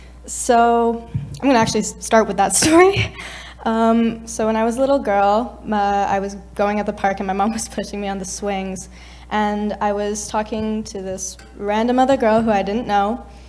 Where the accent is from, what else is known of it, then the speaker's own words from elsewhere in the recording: Burlington, Ontario, Canada; I grew up in Burlington with my family, and I moved to Kingston this summer to study sociology and do the law certificate at Queens next year.